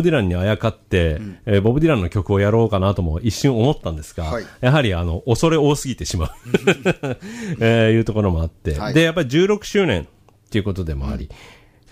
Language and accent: Japanese; Yokosuka, Kanagawa, Japan; 自分が生まれ育った、まあ、横須賀のね、